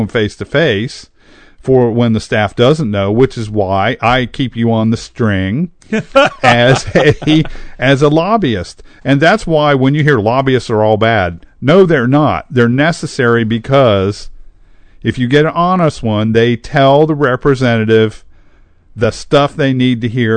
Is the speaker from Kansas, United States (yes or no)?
yes; Kansas, United States; born there; I was born in Kansas and I was born on a Navy base.